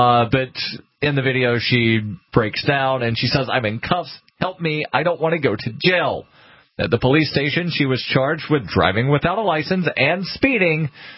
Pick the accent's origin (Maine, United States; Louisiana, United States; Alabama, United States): Alabama, United States; I'm originally from Alabama